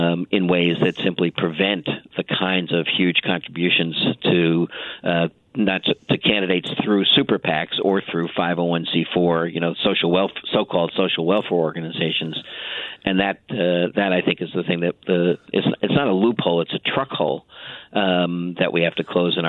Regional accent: Connecticut, United States; Governor John Rowland in Connecticut, my home state.

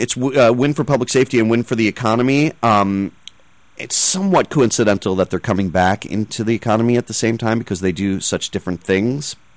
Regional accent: New York, United States; I've lived in Philadelphia before. I grew up on Long Island.

